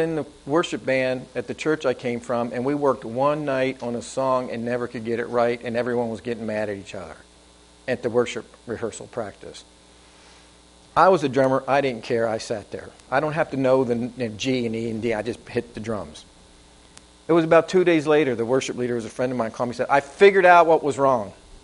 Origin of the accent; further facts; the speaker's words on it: Philadelphia, Pennsylvania, United States; We didn't have those up there. I'm from Philadelphia.